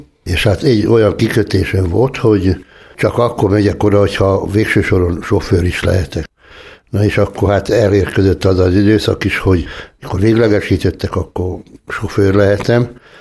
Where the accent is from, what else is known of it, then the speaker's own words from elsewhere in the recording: Tázlár, Bács-Kiskun, Hungary; Tázlári születésű vagyok, itt is nőttem föl. Mikor fölnőttem, akkor Szegedre nősültem